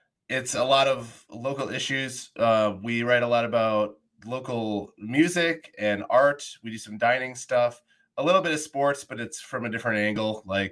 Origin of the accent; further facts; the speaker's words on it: Wisconsin, United States; now in Milwaukee, United States; No, I'm from the Fox Valley.